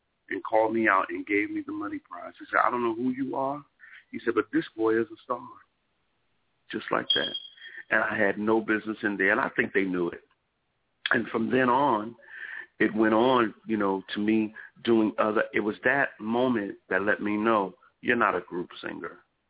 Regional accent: Newark, New Jersey, United States; Well, I was from Newark. I was a young guy.

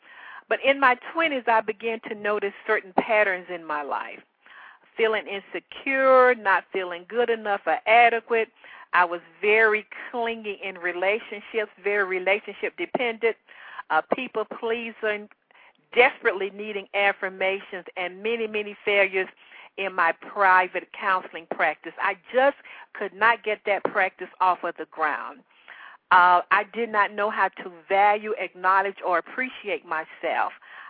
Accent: Chattanooga, Tennessee, United States; born there; I was born in Chattanooga, Tennessee, the only girl to my parents.

